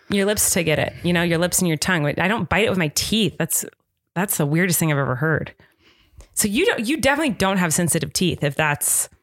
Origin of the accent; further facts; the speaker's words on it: United States; I should know this. I'm an American, but the long water by the Washington Monument.